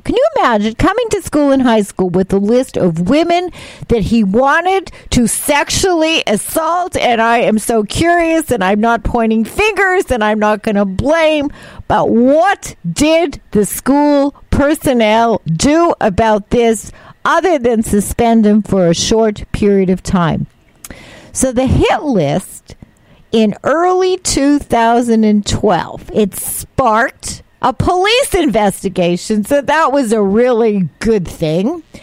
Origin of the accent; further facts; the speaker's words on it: Canada; you know that I'm Canadian. Of course, I have dual citizenship